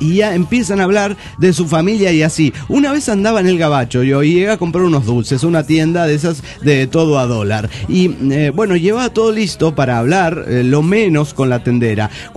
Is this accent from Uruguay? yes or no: no; Argentina; soy de Argentina.